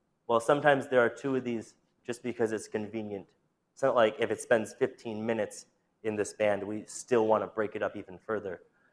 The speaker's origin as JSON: {"language": "English", "town": "Los Angeles", "region": "California", "country": "United States", "said": "Well, I'm from Los Angeles. That's why I included the gracias."}